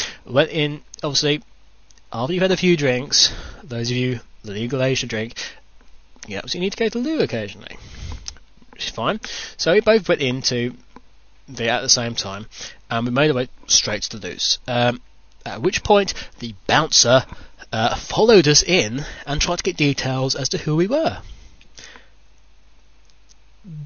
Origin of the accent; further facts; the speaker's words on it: United Kingdom; you might be able to tell from my very posh, very regal voice, I am British. I come from the UK.